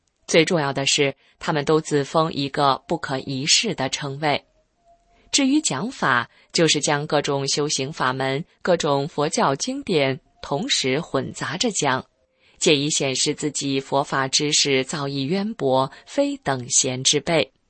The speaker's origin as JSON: {"language": "Chinese", "country": "Taiwan", "tie": "born there", "said": "身为中国人，在自由的台湾出生"}